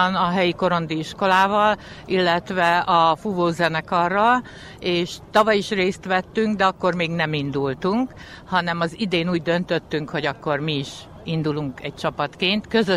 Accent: Szabolcs-Szatmár-Bereg, Hungary; bár az nem makói szokás, én Szabolcs megyei származású vagyok, azt onnan hoztam

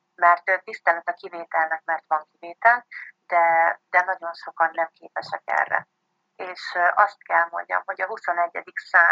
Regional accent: Great Hungarian Plain, Hungary; now in Budapest, Hungary; Ugye itt élek a fővárosban, mint már említettem, vidéki lány vagyok, én az Alföldről származom

